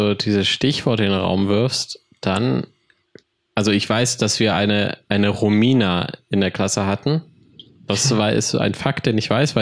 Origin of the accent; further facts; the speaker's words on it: East Germany, Germany; Weil als Ostdeutscher ist man ja erstmal eigentlich froh, dass die DDR nicht mehr von Deutschland getrennt ist.